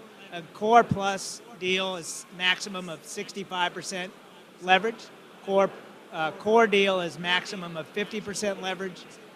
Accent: Tennessee, United States; We're from Tennessee. Went to school down here

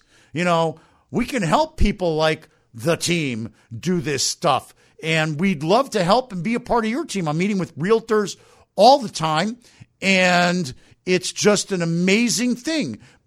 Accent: Miami, Florida, United States; I grew up in Miami, and I just proved it.

